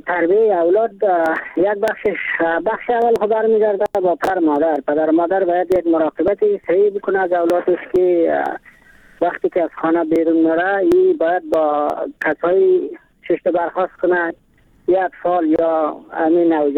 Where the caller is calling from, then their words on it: Mazar-i-Sharif, Balkh, Afghanistan; از مزار شریف